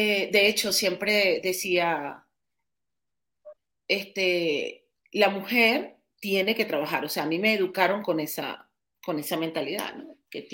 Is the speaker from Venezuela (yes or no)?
yes; Venezuela; now in Mexico; yo soy venezolana, voy a cumplir 7 años aquí en México.